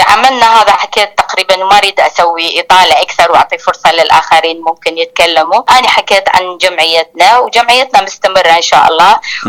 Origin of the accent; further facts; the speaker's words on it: Iraq; ولكن كوني عراقية